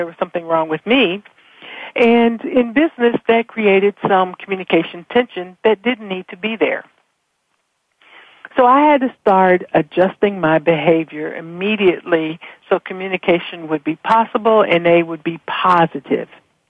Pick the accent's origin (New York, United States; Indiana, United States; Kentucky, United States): Kentucky, United States; I am originally from Kentucky.